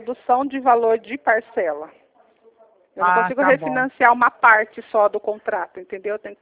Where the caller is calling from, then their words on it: Limeira, São Paulo, Brazil; Eu falo do interior de São Paulo